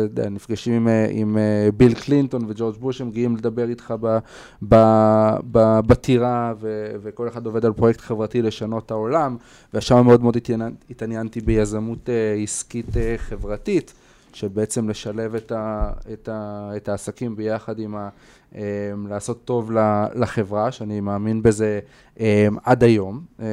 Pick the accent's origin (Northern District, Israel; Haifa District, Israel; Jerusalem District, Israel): Northern District, Israel; Katzrin; ובאמת אז גדלתי בקצרין. הייתה ילדות מהממת. אין כמו קצרין